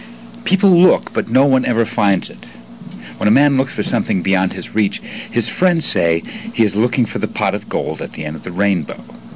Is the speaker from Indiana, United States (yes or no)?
no; Port Huron, Michigan, United States; when I was growing up in Port Huron, which is a small town that's about 60 miles northeast of Detroit in what is called the Thumb Area of Michigan